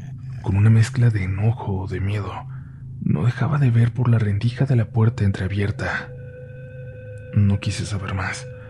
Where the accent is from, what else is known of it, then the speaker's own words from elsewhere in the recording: León, Guanajuato, Mexico; soy de León, Guanajuato. Quiero aclarar que no me considero creyente de ninguna religión